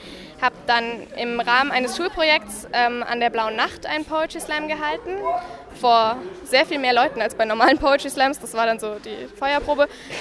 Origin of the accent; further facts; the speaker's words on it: Fürth, Bavaria, Germany; ich komme aus Fürth, bin 17